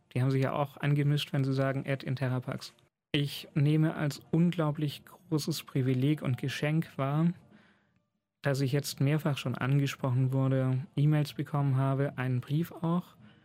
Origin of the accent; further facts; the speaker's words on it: Rottweil, Baden-Württemberg, Germany; Ich stamme aus Rottweil, älteste Stadt in Baden-Württemberg.